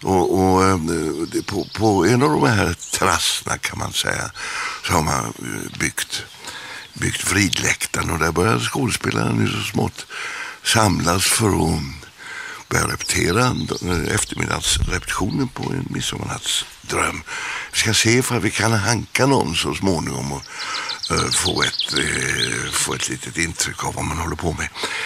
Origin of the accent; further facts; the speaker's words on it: Gothenburg, Västra Götaland County, Sweden; Mina lyssnare vet väl om min hemstad Johanneberg och min hemgata Spanningsgatan.